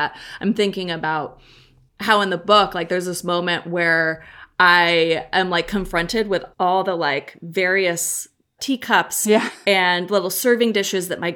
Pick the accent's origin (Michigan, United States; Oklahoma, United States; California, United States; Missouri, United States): California, United States; Berkeley; I grew up, I mean, this is so funny because I grew up in Berkeley, right?